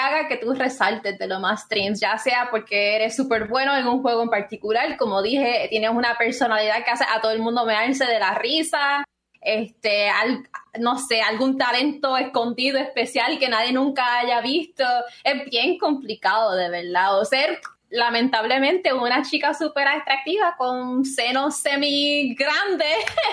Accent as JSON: {"language": "Spanish", "country": "Puerto Rico", "said": "expliqué que yo soy de Puerto Rico, tengo una comunidad pequeña, que represento al Caribe"}